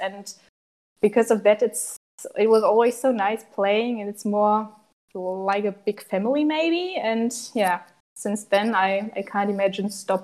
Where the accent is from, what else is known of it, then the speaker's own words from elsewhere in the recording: Bonn, North Rhine-Westphalia, Germany; born there; English is a second language; now in Hamburg, Germany; 23. I was born in Bonn, and now I'm studying in Hamburg psychology